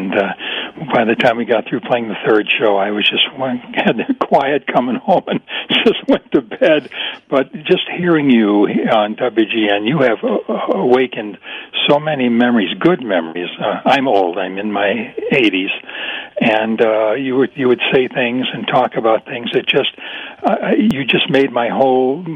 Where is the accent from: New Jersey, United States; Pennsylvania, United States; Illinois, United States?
Illinois, United States; Park Ridge; also born or lived in Seattle; we just moved back to Chicago from Seattle. I was born and raised here in Park Ridge and lived 55 years, then I retired and moved to Seattle. We've been there for 26 years and just moved back.